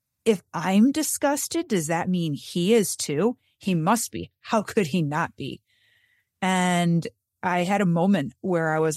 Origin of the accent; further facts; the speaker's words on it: Michigan, United States; because I'm from Michigan and we have basements in Michigan.